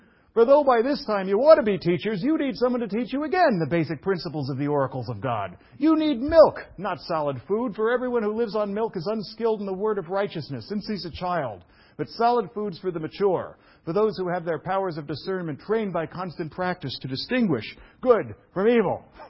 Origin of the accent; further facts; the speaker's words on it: New York, United States; I'm from New York.